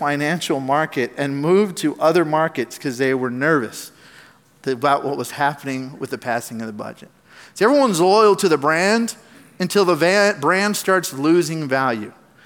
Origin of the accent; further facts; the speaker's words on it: United States; I'm an American. I live here, right?